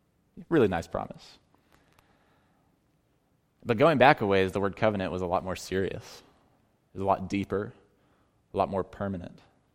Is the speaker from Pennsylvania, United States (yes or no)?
no; Texas, United States; where I grew up in Texas, racism was in the air, is in the water we drank.